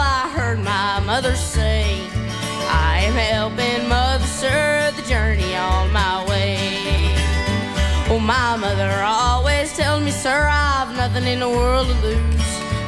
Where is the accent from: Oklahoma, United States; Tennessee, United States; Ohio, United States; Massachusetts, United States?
Tennessee, United States; Jonesboro; I'm from Jonesboro.